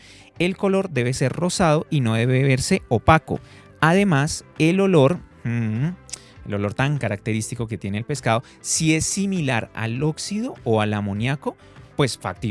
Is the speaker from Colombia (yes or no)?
yes; Colombia; nosotros como colombianos y acá en Bogotá tenemos mucho